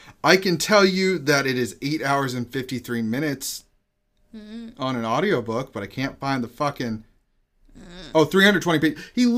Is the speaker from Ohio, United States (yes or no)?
yes; Ohio, United States; So, seeing as we're all from Ohio, I find this kind of funny that one of the former governors of Ohio wrote an autobiography